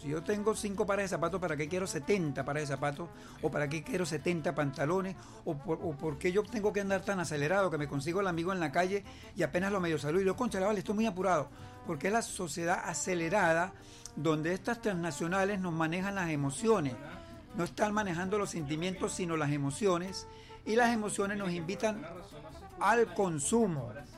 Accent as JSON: {"language": "Spanish", "country": "Venezuela", "said": "cuál es el aporte que yo como venezolano le doy al país"}